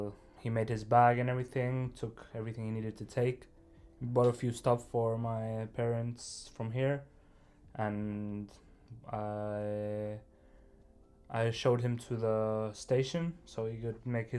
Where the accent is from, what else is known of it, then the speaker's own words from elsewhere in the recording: Canary Islands, Spain; called the British School of Gran Canaria. And I would say, even though I live in Spain, English is my first language.